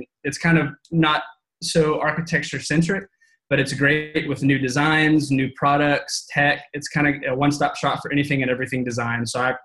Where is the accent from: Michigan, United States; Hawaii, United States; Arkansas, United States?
Arkansas, United States; So I'm from Arkansas, originally Northwest Arkansas, a small little town.